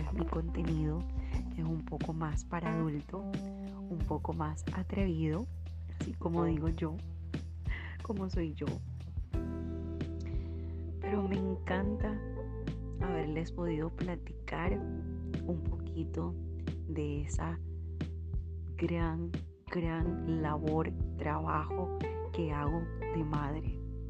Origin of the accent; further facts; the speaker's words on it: Cuba; los que me conocen saben que soy cubana. Y en Cuba no tenía muy buena posición. Al contrario, éramos muy pobres.